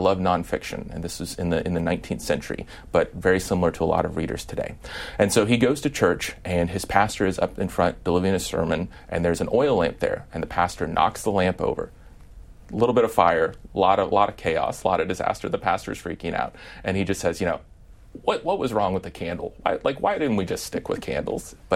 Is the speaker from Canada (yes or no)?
no; Midwest, United States; Well, because I'm from the Midwest, my bias makes me want to say Lincoln